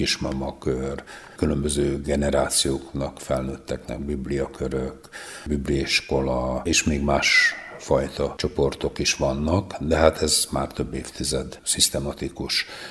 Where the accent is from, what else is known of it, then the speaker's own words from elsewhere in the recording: Békés, Hungary; now in Debrecen, Hungary; én még Dombrádon bejártam hittanórát tartani 5 évesként, viszont Békés megyéből felnőttem, ott semmi nem volt.